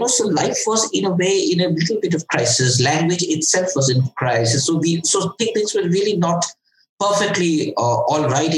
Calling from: New Delhi, Delhi, India; I'm somewhere in the middle of New Delhi.

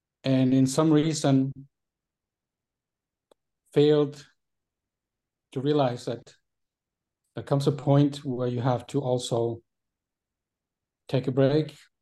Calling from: Austria; I am tuning in from Austria today

